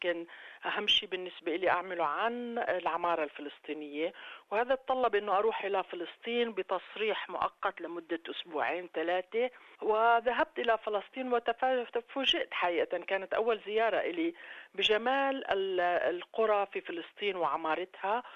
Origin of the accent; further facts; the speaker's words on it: Amman, Amman Governorate, Jordan; also born or lived in Damascus, Syria / Beirut, Lebanon; فأصبحنا لاجئين في رام الله أولا ومن ثم في عمان. أنا ولدت تكنيكلي من دمشق ولكني ربيت في عمان أو ربيت بين عمان ودمشق وين بيت جدي وبيروت وين كان عندنا قرايب.